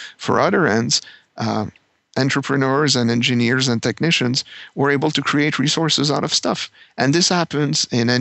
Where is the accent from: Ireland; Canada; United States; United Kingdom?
Canada; as a Canadian